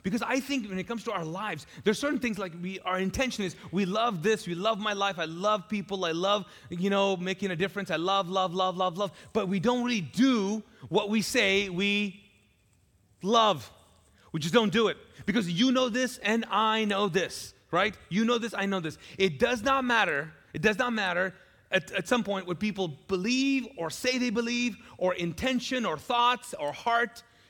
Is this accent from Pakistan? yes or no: yes; Pakistan; Now I come from the Middle East, and I grew up in Pakistan, and I was visiting Pakistan several years ago